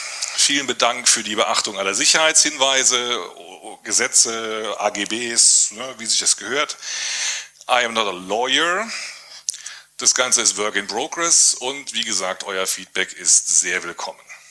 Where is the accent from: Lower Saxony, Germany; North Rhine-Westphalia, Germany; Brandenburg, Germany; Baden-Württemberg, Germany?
Baden-Württemberg, Germany; Stuttgart; Ich komme aus Stuttgart und bin dort im NoSpy e.V. aktiv.